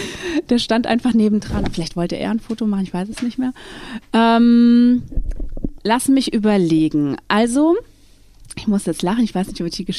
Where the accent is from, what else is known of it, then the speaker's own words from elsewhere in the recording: Rhineland-Palatinate, Germany; Ich bin aus der Pfalz, da muss man.